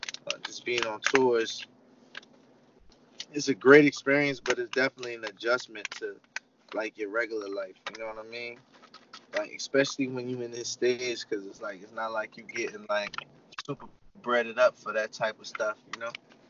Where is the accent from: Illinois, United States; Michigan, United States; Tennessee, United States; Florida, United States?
Tennessee, United States; Nashville; I was living in New York. You know, I'm from Nashville, right?